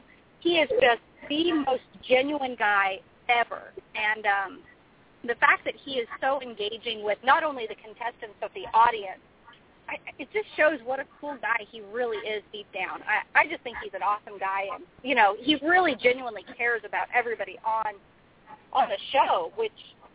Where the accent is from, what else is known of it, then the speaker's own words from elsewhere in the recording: West Coast, United States; and I actually live in Lodi, which is a really small little wine country town, great place. But yeah, we're all from the West Coast.